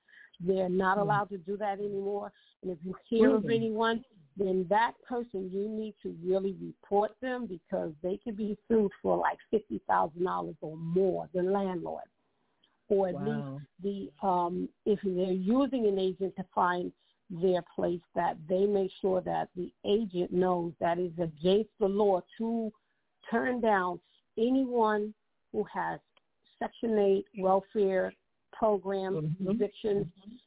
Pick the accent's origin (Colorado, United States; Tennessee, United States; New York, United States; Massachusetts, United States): New York, United States; New York City; I'm a realtor from New York City.